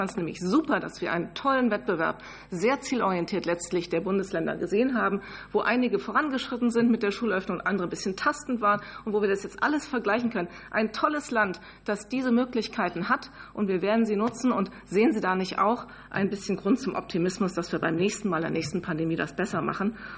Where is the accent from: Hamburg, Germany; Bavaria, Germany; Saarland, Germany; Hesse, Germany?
Hesse, Germany; Ich kenne allein, ich komme übrigens auch aus Hessen, etliche Belege dafür, dass das geschehen ist.